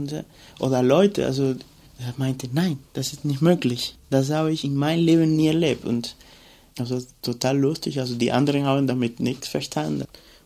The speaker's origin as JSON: {"language": "German", "country": "Cuba", "second_language": "German", "moved": "yes", "lives_now": "Germany", "said": "Woher kommst du? Ich komme aus Kuba."}